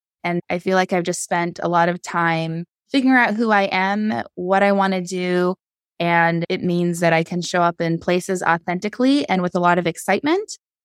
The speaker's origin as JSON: {"language": "English", "town": "Chevak", "region": "Alaska", "country": "United States", "said": "I'm originally from Chivak, Alaska."}